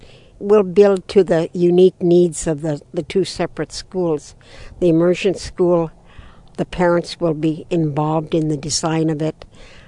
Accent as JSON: {"language": "English", "town": "Bethel", "country": "United States", "tie": "born or raised there", "said": "To me, you know, I grew up in Bethel. I was here when the school was built. I've lived across the road from it for 50 years."}